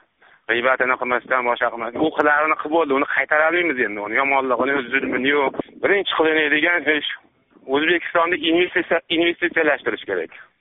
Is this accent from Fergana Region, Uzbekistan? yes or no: yes; Kokand, Fergana Region, Uzbekistan; Men Qo'qondanman.